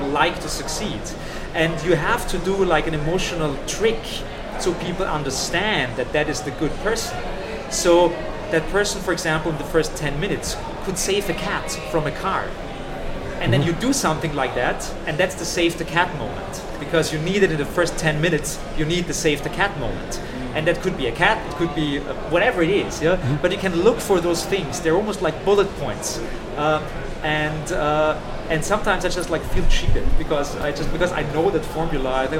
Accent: Lower Austria, Austria; English is a second language; I'm an Austrian, but I'm a lower Austrian. I'm not from Styria.

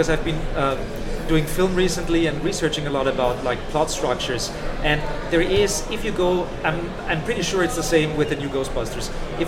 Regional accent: Lower Austria, Austria; English is a second language; I'm an Austrian, but I'm a lower Austrian. I'm not from Styria.

